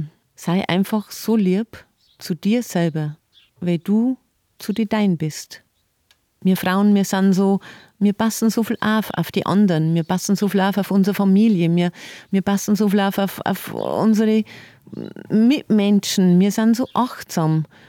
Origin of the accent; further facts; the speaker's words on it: Sinzing, Bavaria, Germany; in Sönching bei Rengsburg, meiner Heimat.